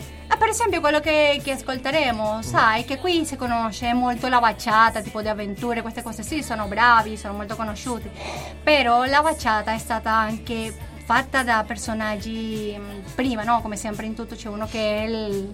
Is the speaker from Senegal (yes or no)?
no; Venezuela; Italian is a second language; Io mi sono laureata nel mio paese, in Venezuela